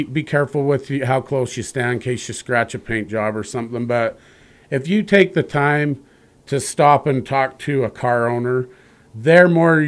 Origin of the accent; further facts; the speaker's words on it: Helper, Utah, United States; growing up in Helper, we've attended every year.